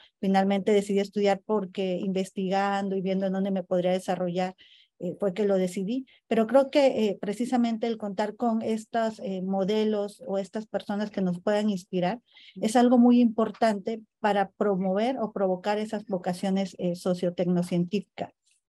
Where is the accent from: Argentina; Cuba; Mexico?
Mexico; como mexicanas del futuro